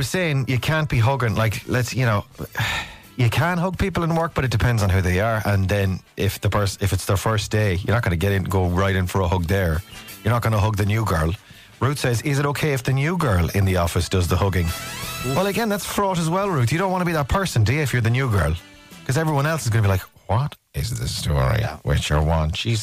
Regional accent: Ireland; I'm an Irish dad and I am a non-stop hugger.

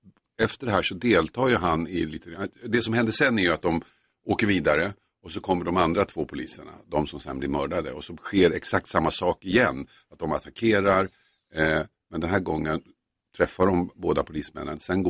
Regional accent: Stockholm County, Sweden; så finns det tre orter som heter Huddinge, Tillinge, Tumbo.

